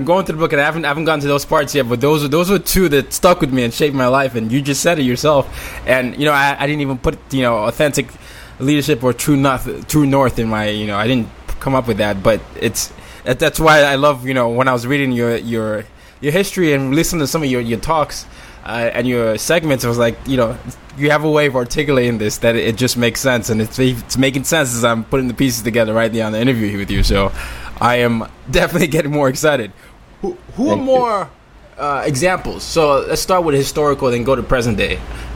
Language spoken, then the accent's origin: English; Nigeria; I'm Nigerian, so, you know, I felt that as a West African.